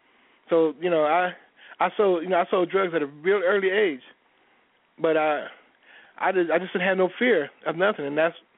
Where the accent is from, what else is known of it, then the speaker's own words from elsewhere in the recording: Natchez, Mississippi, United States; I went to Natchez, Mississippi, which is really my hometown.